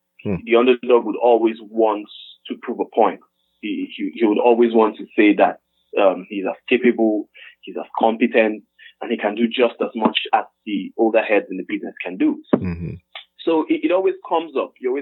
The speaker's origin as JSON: {"language": "English", "region": "Edo", "country": "Nigeria", "tie": "born or raised there", "said": "Okay, I'm a Nigerian. Mm. I was born in Edo State, Nigeria, but I'm not from Edo State, Nigeria. I'm from Anambra State, in Nigeria. But my mom was living in Edo State at the time, so I was born in Edo State."}